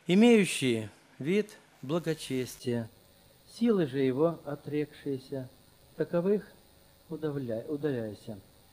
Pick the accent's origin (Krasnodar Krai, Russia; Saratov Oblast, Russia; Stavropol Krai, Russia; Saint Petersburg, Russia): Stavropol Krai, Russia; Kislovodsk; я из Кисловодска, служение пресвитерское несу.